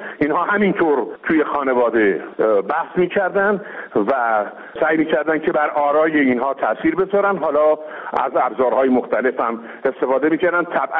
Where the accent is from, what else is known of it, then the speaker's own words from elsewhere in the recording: Qazvin, Iran; من پدرم مادرم فوت کردن، بردمشون تو ولایتم در استان قزوین